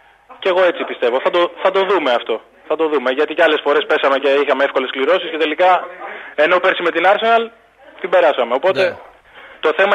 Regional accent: Zografou, Attica, Greece; Παρόλο ζωγραφιώτης.

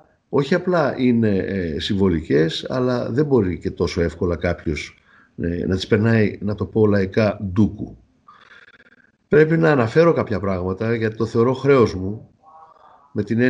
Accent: Thessaloniki, Central Macedonia, Greece; Χαίρομαι γι' αυτό, σαν Θεσσαλονικιός

